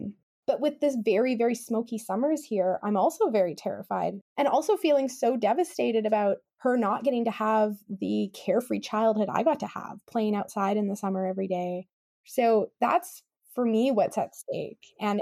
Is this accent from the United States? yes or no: no; Kamloops, British Columbia, Canada; I talk about how I grew up in Kamloops, which is a very dry place. There's sagebrush, it's a grassland community.